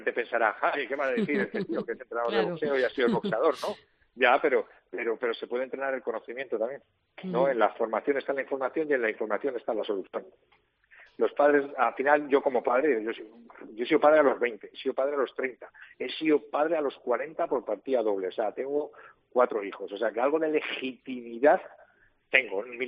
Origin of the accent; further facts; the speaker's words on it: Madrid, Community of Madrid, Spain; Yo soy madrileño, de padre segoviano.